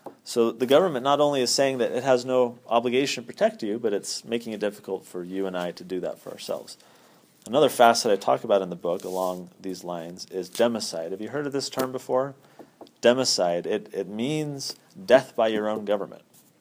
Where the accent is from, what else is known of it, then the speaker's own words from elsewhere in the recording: San Diego, California, United States; I'm from San Diego, and there you're at the complete mercy of your county sheriff.